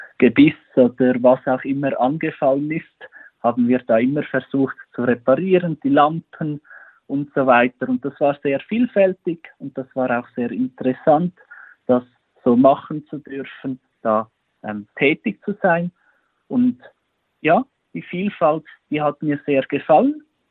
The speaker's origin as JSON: {"language": "German", "town": "Buochs", "region": "Nidwalden", "country": "Switzerland", "tie": "born or raised there", "said": "Ich bin in Nidwalden, in Buchs, aufgewachsen. Ich war der älteste von 6 Kindern und ich bin auf einem Bauernhof aufgewachsen."}